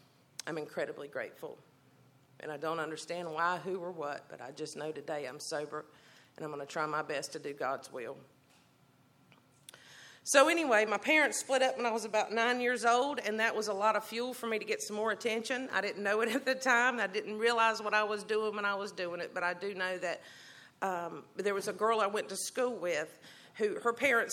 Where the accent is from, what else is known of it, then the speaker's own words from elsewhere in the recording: Greensboro, North Carolina, United States; I grew up right here in Greensboro, just a few streets that way off of Westridge.